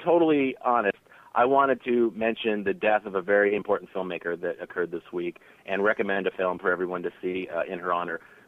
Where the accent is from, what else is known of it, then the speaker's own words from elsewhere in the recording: Brooklyn, New York, United States; born there; Well, yeah, but I was born in Brooklyn in 1975, so I did have some sort of a nostalgic affinity for New York every time I visited.